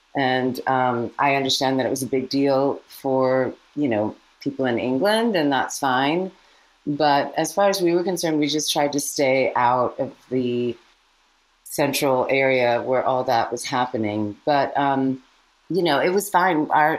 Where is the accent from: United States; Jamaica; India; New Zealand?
India; born there; I was born in India. I still feel very Indian.